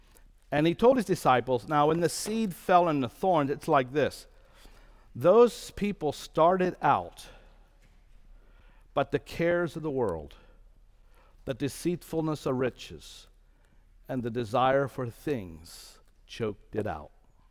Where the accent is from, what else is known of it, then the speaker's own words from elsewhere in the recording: Pennsylvania, United States; So before I came to Ohio from Lancaster County, Pennsylvania, now I know how to get here.